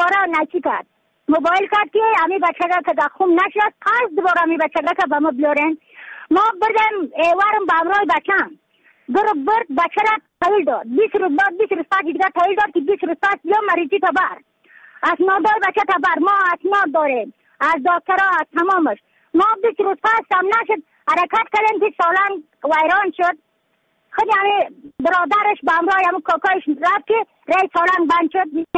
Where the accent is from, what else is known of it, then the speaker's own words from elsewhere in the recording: Badakhshan, Afghanistan; از بدخشان هستم، مرکز بدخشان ولسوالی اکل پایان قیره اوپینگ